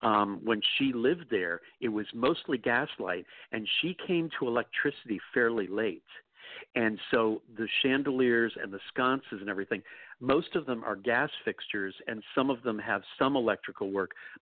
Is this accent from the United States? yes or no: yes; New York City, New York, United States; It's as weird to me as being a New Yorker and never having gone to the Empire State Building, the World Trade Center, the Statue of Liberty, or the Metropolitan Museum.